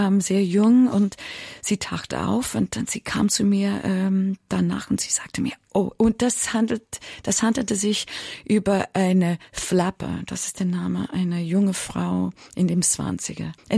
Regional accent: United States; German is a second language; sind Ikonen für mich als Amerikanerin.

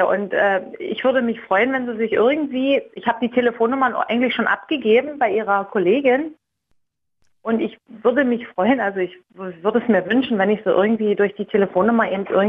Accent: Lauchhammer, Brandenburg, Germany; wir sind in Lauchhammer zur Schule gegangen, in Lauchhammer Ost, in der Waldschule.

